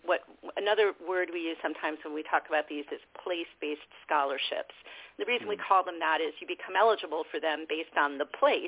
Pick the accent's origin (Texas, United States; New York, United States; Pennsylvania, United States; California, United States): California, United States; as growing up in California with an excellent, affordable system of public higher education, I took college affordability for granted.